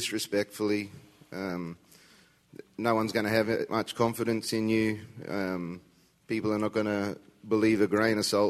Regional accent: Queensland, Australia; I'm from North Queensland, Australia.

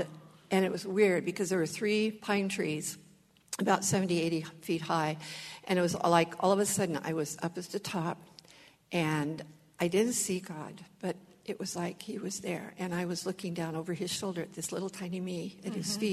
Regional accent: Sheridan, Oregon, United States; I'm from Sheridan, Oregon.

